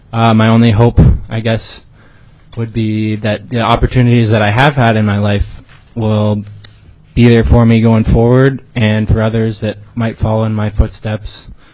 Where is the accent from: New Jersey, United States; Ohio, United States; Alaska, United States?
Alaska, United States; I grew up here in Alaska. I'm a third-generation troller.